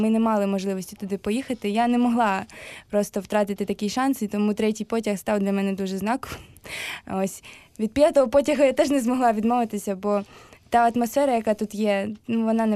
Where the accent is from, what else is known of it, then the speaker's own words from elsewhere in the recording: Donetsk, Donetsk Oblast, Ukraine; born there; now in Sloviansk, Ukraine; Я народилася у Донецьку, і 2 роки тому я перший раз переїхала до Дніпропетровської області, і зараз я живу у Слов'янську.